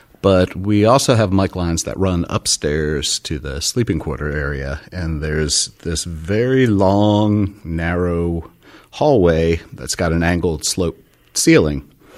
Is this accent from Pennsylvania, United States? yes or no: no; Nashville, Tennessee, United States; I come from Nashville, and there are so many studios